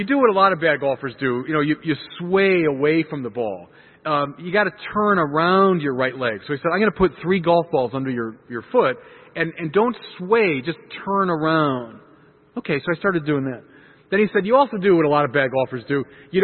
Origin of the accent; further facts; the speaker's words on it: Chicago, Illinois, United States; I'm a Chicagoan.